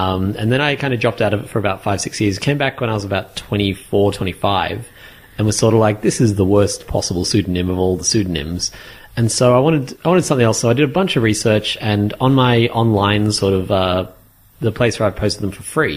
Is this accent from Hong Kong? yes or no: no; Australia; I wanted to be Australian because I'm Australian. I use a lot of Australianisms.